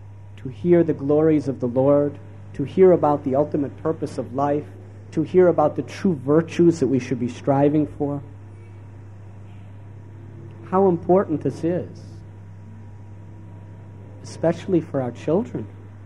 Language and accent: English; United States; Because I'm from America where I know all these types of people.